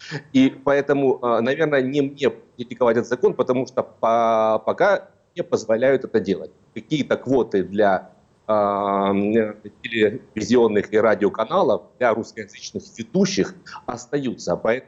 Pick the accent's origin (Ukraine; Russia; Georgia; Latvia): Ukraine; я русскоязычный украинец